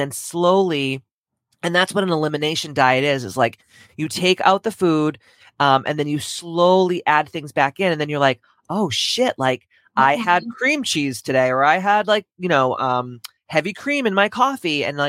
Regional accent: Taunton, Massachusetts, United States; Honey, I'm from Taunton. I grew up.

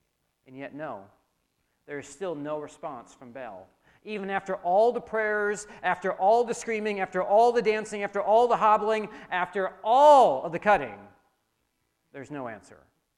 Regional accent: New York, United States; He goes to the Madison Square Garden. I'm from New York, okay?

